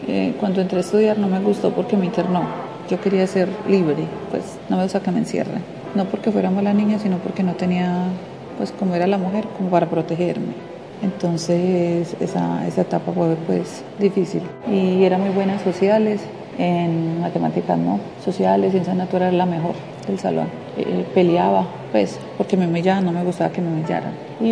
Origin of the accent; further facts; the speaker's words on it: Nariño, Antioquia, Colombia; born there; now in Medellín, Colombia; Nací en Nariño, Antioquia, y vivo ahora en Medellín. Por un tiempo he estado entre Medellín y el Carmen de Iboral, porque pues, me tocó el año pasado desplazarme de mi casa.